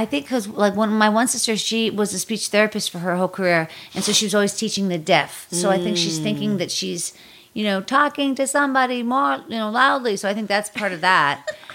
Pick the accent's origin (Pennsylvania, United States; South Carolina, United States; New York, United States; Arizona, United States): Pennsylvania, United States; Pittsburgh; Pittsburgh, Pennsylvania.